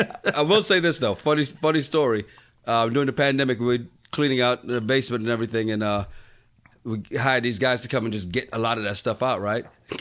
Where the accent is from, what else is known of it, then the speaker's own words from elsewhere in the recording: Montserrat; also born or lived in St. Kitts; Oh, so I was born in St. Kitts, grew up mostly in Montserrat. And Montserrat's the one with the active volcano right now.